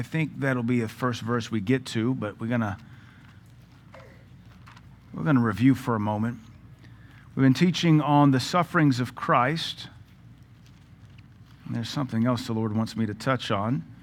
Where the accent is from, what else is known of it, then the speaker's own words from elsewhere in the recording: the South, United States; This is a necessary doctrine, especially as a Southerner. I was raised in denominational churches, a little bit of Methodism, a whole lot of Southern Baptistism